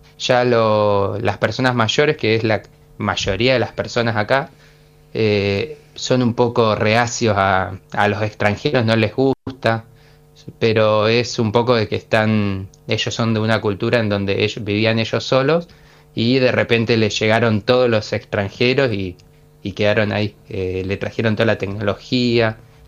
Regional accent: Puerto Deseado, Santa Cruz, Argentina; yo soy de Puerto Deseado

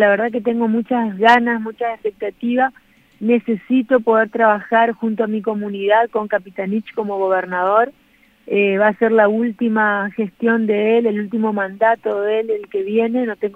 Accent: Laguna Blanca, Formosa, Argentina; Entonces ese voto radical de mi pueblo, en su gran mayoría, eligió a nivel local, me eligió a mí como candidata a intendente.

